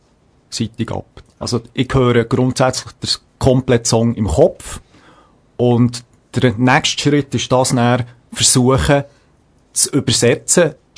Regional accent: Interlaken, Bern, Switzerland; ich bin in dem Gebiet aufgewachsen, wo schon seit längerer Zeit Country-Festivals stattfinden, nämlich in Interlaken.

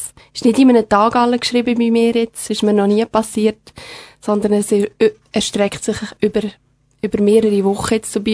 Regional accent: Willisau, Lucerne, Switzerland; also born or lived in France; ich bin auf dem Land aufgewachsen, wenn du das noch ein bisschen ansprechen willst, wie und wo, in Willisau. Und bin ich, denke ich, sehr zufrieden gewesen. Dann durfte ich noch ein bisschen in Frankreich verbringen. Bin dann wieder in die Schweiz gekommen.

